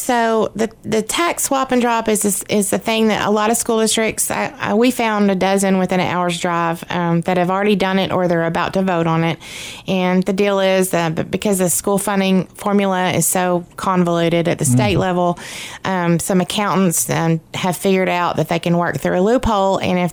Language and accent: English; Little Rock, Arkansas, United States; I am from Little Rock, big city.